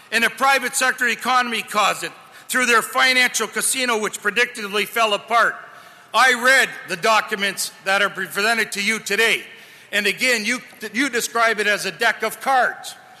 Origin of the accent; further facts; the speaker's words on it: Windsor, Ontario, Canada; the city of Windsor, and I've got a heartbeat for the city of Windsor, obviously that's my hometown.